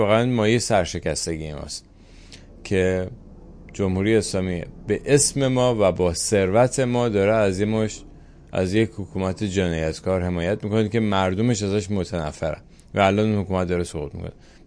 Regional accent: Iran; ما ایرانی هستیم

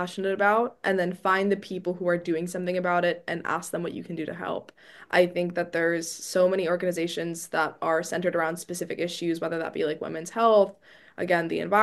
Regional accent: Princeton, New Jersey, United States; so I'm from Princeton, New Jersey originally.

